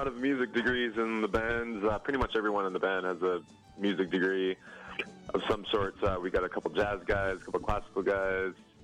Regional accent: Prince Rupert, British Columbia, Canada; I'm from Prince Rupert.

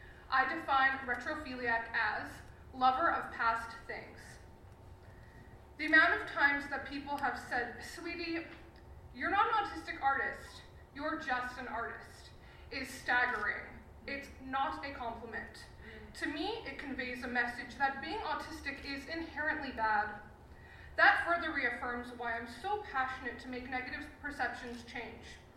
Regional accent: Vancouver, British Columbia, Canada; born there; I was born in Vancouver, BC.

